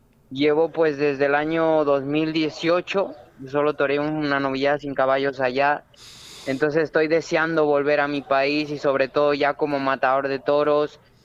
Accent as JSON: {"language": "Spanish", "country": "Mexico", "lives_now": "Spain", "said": "Sí, bueno, allá en México, pues, toré 14 novilladas sin picadores, ya estaba un poco curtido, Y en el año 2018 fue cuando vine aquí a España, ingresé a la escuela de Colmenar Viejo en Madrid"}